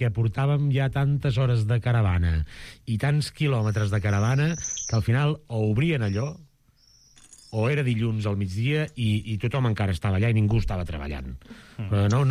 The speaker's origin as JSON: {"language": "Catalan", "town": "Begur", "region": "Catalonia", "country": "Spain", "said": "Jo la feia cada setmana, i jo sóc de Begur. La meva família originàriament és de Begur"}